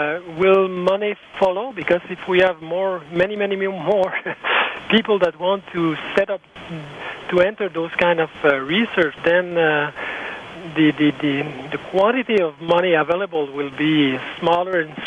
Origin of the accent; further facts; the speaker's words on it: Quebec, Canada; Well, I am from Quebec, but...